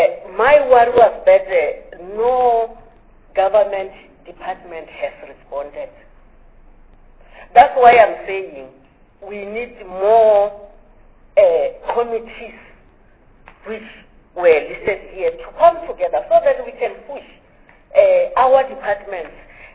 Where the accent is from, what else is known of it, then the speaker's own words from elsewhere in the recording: Limpopo, South Africa; I'm from Limpopo.